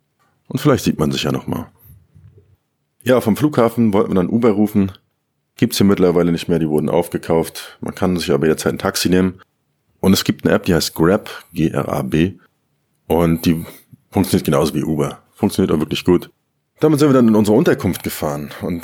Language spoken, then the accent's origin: German; Germany; now in Bangkok, Thailand; der kleine Ort in Deutschland, wo ich aufgewachsen bin.